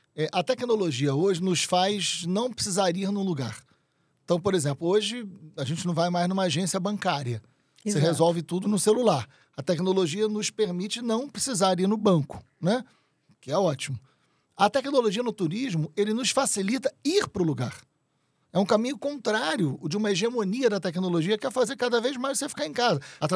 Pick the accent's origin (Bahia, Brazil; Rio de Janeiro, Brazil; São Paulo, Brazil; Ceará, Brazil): Rio de Janeiro, Brazil; Aí eu sou carioca, apaixonado por literatura.